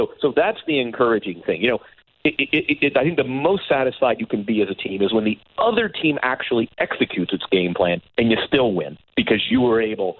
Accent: California, United States; I'm soft. I'm from Southern California.

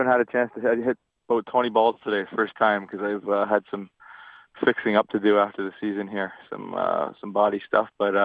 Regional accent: Toronto, Ontario, Canada; growing up in Toronto, I got so many friends

